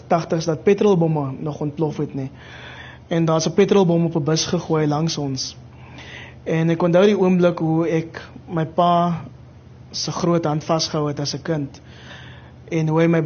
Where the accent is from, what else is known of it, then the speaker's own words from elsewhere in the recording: Mitchells Plain, Western Cape, South Africa; now in Kraaifontein, South Africa; Ja, ek onthou dit was in Mitchells Plain. Ek het in Mitchells Plain groot geword.